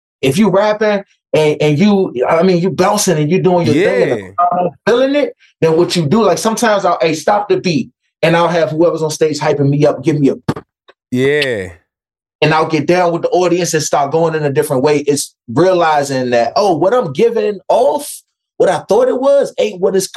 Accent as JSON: {"language": "English", "town": "Washington", "region": "District of Columbia", "country": "United States", "tie": "born or raised there", "said": "I grew up in Washington, D.C. I grew up in a very poor, crime-riddled, violence-riddled neighborhood, drug-infested, the whole nine."}